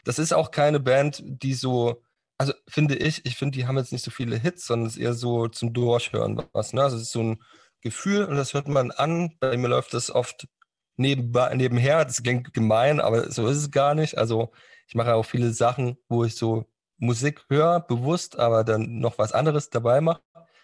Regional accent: Saxony, Germany; Ich komme ja aus dem Osten, aus dem Tiefsten, aus Sachsen, und da hast du natürlich auch viel Plattenbauten.

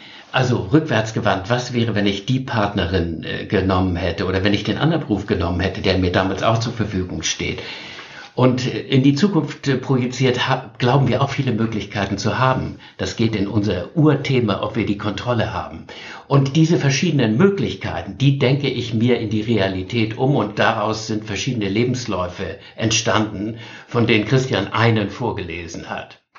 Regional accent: Northern Germany, Germany; ich als Norddeutscher

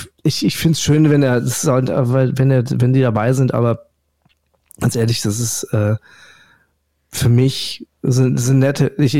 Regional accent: Paderborn, North Rhine-Westphalia, Germany; born there; Da ich aber gebürtig aus Paderborn komme, gehe ich mit dem SCP.

